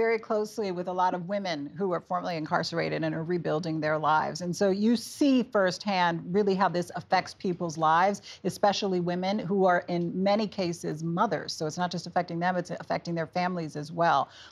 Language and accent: English; New York, United States; New York State is one of those. That's my home state.